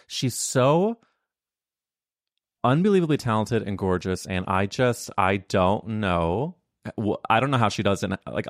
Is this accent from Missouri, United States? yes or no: yes; St. Louis, Missouri, United States; So I'm from St. Louis, Missouri